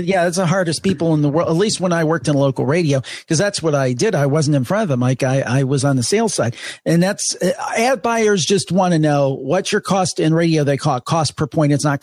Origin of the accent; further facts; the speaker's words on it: Cleveland, Ohio, United States; and I'm from Cleveland too.